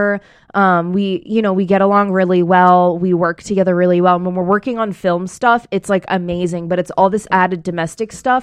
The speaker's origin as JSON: {"language": "English", "region": "Pennsylvania", "country": "United States", "tie": "born or raised there", "said": "You know, and like I'm an East Coaster. So like I grew up outside of Philly. You know the story. Like I just come from a background of loud people."}